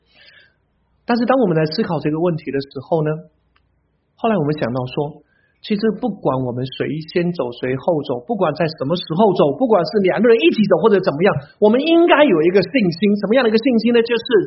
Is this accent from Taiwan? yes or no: no; Jiangsu, China; also born or lived in Fujian / Zhejiang; 我作为一个江苏人，后来我到了福建，然后到了浙江，现在到了这里。